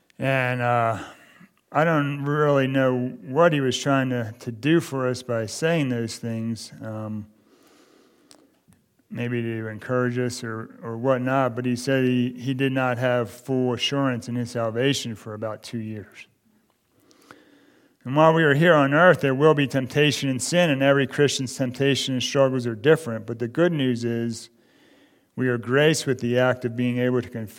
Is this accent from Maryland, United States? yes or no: yes; Maryland, United States; I got saved in Coos Bay, Oregon, then moved back to my hometown in Maryland, and I attended this Bible study